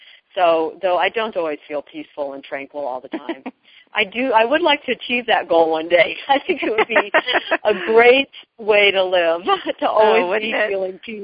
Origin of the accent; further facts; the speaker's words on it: Aspen, Colorado, United States; now in Telluride, United States; I grew up in Aspen, and now I'm living in Telluride, which is an example of two really beautiful places.